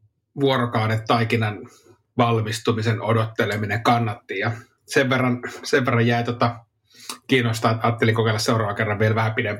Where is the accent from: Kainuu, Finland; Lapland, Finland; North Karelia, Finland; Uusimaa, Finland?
Kainuu, Finland; Joo, meillä päin Kainuussa kutsuttiin ruskeaksi piirakaksi jotain ihan muuta.